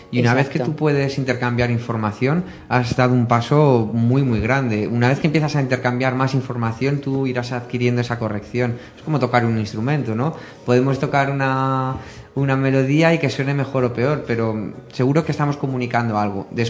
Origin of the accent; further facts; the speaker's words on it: Guadalajara, Castilla-La Mancha, Spain; He estado unos días por mi pueblo, por Guadalajara